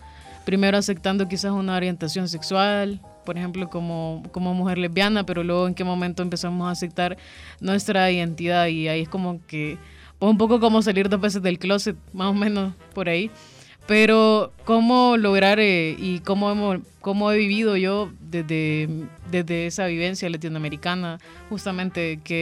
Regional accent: Honduras; vengo de Honduras, de un país donde la violencia hacia personas LGBT es muy fuerte.

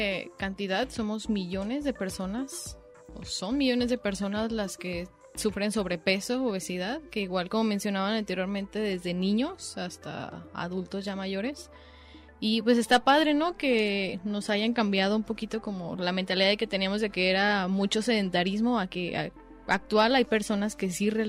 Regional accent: Mexico; nuestra dieta como mexicanos

